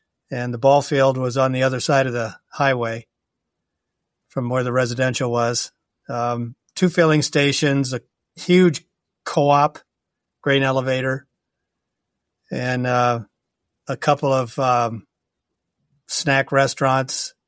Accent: Hinton, Iowa, United States; Mainly Sioux City, Iowa, or actually Hinton, which is 5 miles north of Sioux City.

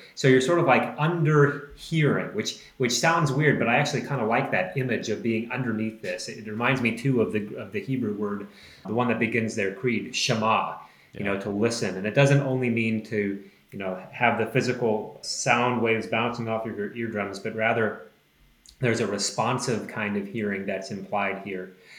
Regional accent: United States; But I think especially as an American, we really don't like people telling us what to do.

